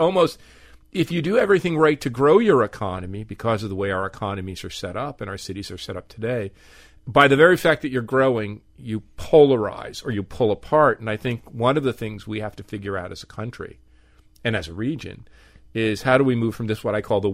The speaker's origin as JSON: {"language": "English", "town": "Newark", "region": "New Jersey", "country": "United States", "tie": "born or raised there", "lives_now": "Miami, United States", "said": "I grew up in one in Newark. My parents moved to a suburb called North Arlington. My dad was a factory worker."}